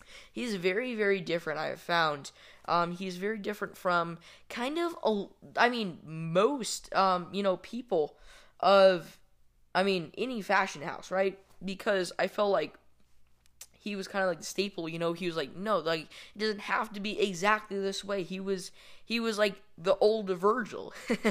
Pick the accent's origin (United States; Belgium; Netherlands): Netherlands; It was very Dutch. I come from the Netherlands